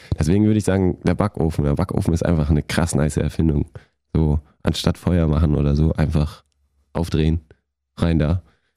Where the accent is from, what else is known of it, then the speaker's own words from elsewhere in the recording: Bavaria, Germany; weil ich bin in der Nähe von München groß geworden